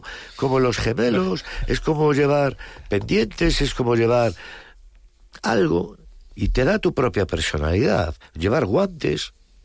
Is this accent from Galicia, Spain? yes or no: yes; A Coruña, Galicia, Spain; Yo, porque soy del deporte, porque soy de Coruña.